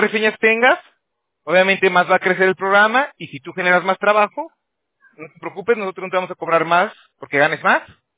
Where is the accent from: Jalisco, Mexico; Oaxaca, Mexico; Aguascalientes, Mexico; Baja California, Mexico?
Aguascalientes, Mexico; Es que yo vengo de Aguascalientes también.